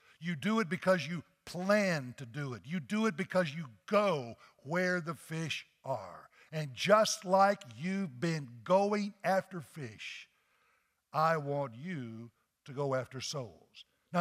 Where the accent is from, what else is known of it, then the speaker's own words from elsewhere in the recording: New Orleans, Louisiana, United States; Now, I'm from New Orleans, and in New Orleans, one of our favorite things to have for lunch is a po' boy sandwich.